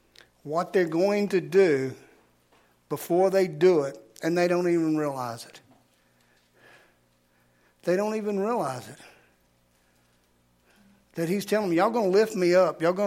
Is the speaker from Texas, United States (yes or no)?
no; Louisiana, United States; You know, I'm all Cajun, you know. We down there, you know, riverboat gambler more or less. We, that's who I am. You know, I got the Mississippi muddy water running through my veins.